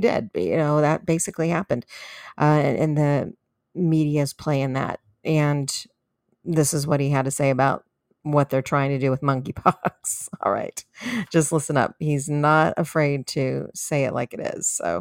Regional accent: California, United States; now in Texas, United States; I come to you here from Texas. And yes, I'm a recovering Californian.

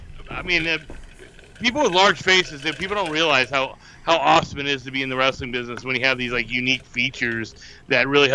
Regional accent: Texas, United States; And I'm from Texas, so for me to put thinking the Mexican food in Tennessee was top notch says a lot.

